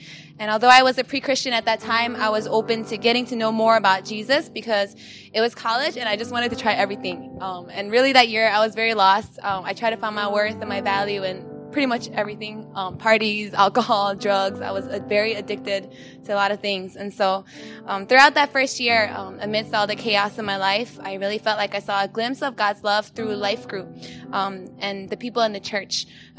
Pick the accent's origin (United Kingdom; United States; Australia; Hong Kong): Hong Kong; I grew up in Hong Kong, so this is my hometown.